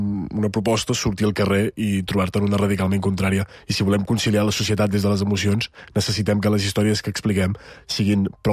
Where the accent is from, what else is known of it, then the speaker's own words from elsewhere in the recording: Vic, Catalonia, Spain; born there; nosaltres, jo i els meus germans, som nascuts tots a Vic.